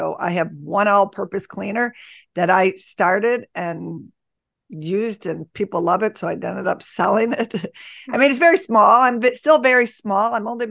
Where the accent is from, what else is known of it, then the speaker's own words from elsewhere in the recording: Buffalo, New York, United States; I grew up in Buffalo, New York, which is where I live today. Where I'm sitting today.